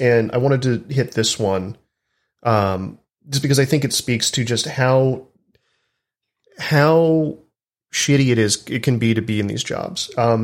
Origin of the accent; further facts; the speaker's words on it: Texas, United States; So I'm from Texas. I still live in the South.